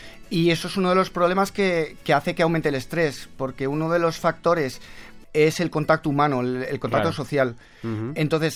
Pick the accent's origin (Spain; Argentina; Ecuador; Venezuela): Spain; Madrid, Community of Madrid; A ver, yo crecí aquí en Madrid.